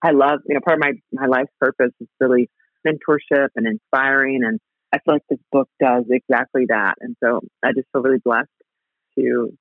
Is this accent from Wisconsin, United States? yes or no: no; Oklahoma, United States; You know, I'm from Oklahoma, and so I would not miss this interview for the world.